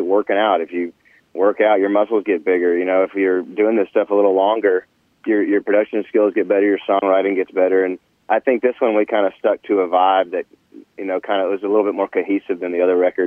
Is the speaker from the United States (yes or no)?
yes; Nashville, Tennessee, United States; Growing up in Nashville, man. You know, I was born here